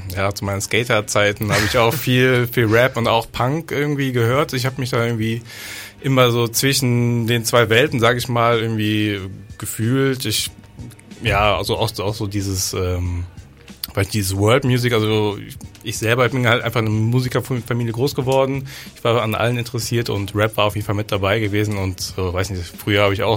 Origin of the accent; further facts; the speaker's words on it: Belize; ich bin groß geworden, ich komme selber aus Belize, Mittelamerika